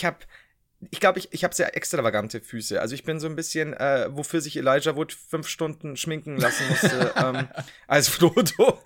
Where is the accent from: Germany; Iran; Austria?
Germany; Bavaria; ich komme aus Bayern, ich kenn's ja nicht anders.